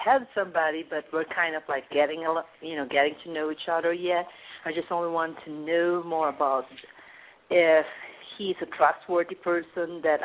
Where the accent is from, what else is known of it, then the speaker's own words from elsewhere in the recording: Arizona, United States; I'm from Arizona.